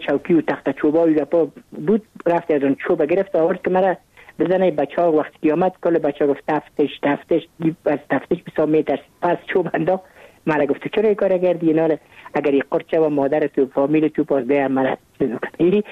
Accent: Kabul, Afghanistan; born there; من متولد کابل هستم و کابل هستم، در نای اول کابل تولد شدیم.

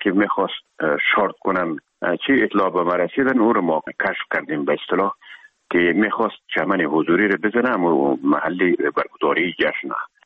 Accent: Herat, Afghanistan; خودمان از هرات که آمدیم به اکادمی نظامی

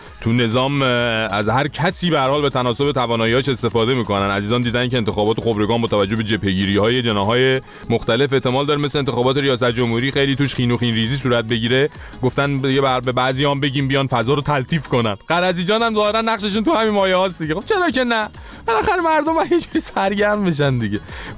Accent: Iran; به عنوان یه ایرانی

